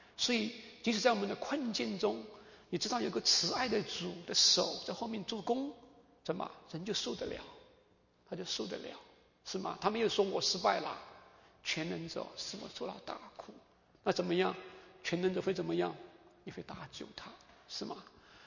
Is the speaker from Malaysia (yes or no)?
no; China; 像我们中国人回家乡的嘛，要衣锦还乡啊，那才是荣耀。